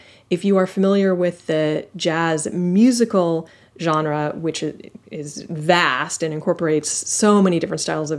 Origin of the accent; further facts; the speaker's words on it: Palo Alto, California, United States; When I was 16, I took my first jazz dance class at a private studio in my hometown of Palo Alto, California